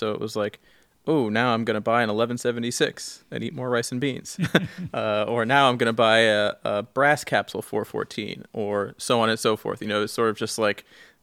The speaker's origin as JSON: {"language": "English", "town": "Long Island", "region": "New York", "country": "United States", "tie": "born or raised there", "lives_now": "Brooklyn, United States", "said": "I grew up in Long Island. Mm-hmm. About an hour and a half away from the city."}